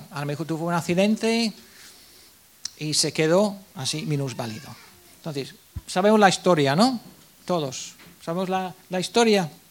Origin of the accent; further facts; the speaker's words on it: England, United Kingdom; mi pueblo es un pueblo por ahí escondido ahí en el centro de Inglaterra.